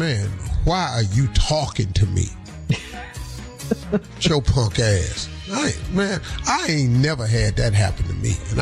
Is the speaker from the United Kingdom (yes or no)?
no; Cleveland, Ohio, United States; I know how to throw a damn snowball. I'm from Cleveland.